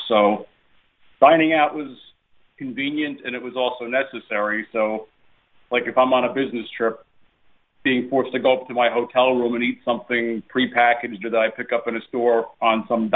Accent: New York, United States; I was an only child. I grew up in a family with a lot of great food. We were Italian-American growing up in New York, and everybody was literally an amazing cook.

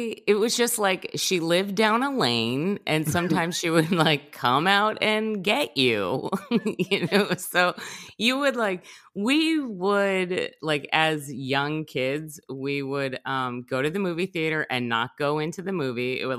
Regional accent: New Jersey, United States; I'm from New Jersey.

